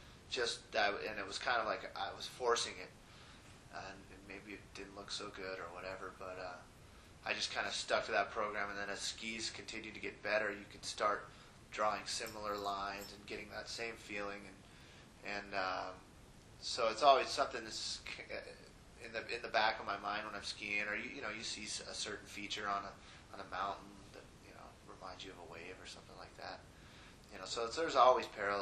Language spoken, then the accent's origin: English; California, United States; now in Alta, United States; We'd come on vacation from California. The Bay Area, and skied a lot of Tahoe, and you know, growing up in the Bay Area, you know, skiing in Tahoe, surfing in Santa Cruz area